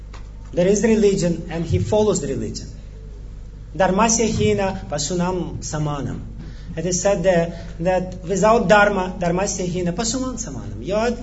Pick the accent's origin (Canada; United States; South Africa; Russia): Russia; I am from Russia.